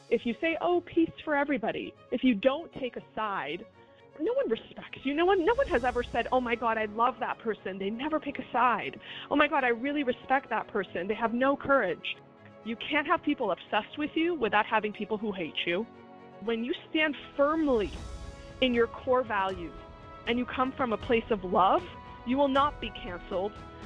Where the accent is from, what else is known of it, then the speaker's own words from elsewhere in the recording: Long Island, New York, United States; born there; also born or lived in Iran; So I was born in Long Island on vacation. My mom wanted me to be a U.S. citizen, and so when she was 9 months pregnant, she came to the U.S., so I would be born here.